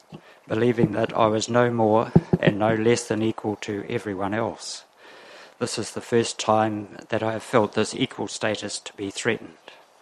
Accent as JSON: {"language": "English", "region": "South Island", "country": "New Zealand", "lives_now": "Rotorua, New Zealand", "said": "I came to Rotorua from the South Island via Tokoroa in the 1960s and lived at Rotuiti from 1971 for 35 years."}